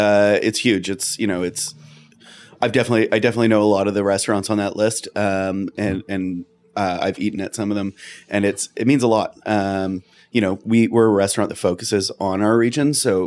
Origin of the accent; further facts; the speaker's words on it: Canada; I grew up in Canada.